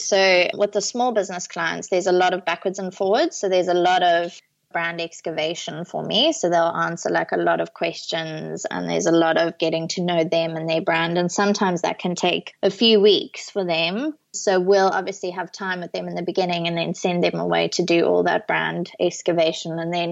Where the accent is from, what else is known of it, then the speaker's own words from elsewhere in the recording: Zimbabwe; also born or lived in Cape Town, South Africa; now in United Kingdom; So I'm originally from Zimbabwe, hence the accent. So I grew up in Zimbabwe. I went to junior school there and high school there. And then I studied in South Africa in Cape Town